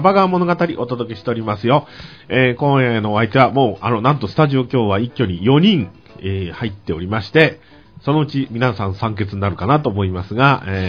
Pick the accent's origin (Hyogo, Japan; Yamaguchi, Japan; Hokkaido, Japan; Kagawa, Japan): Yamaguchi, Japan; 私もこう山口のね、私も山口ですけど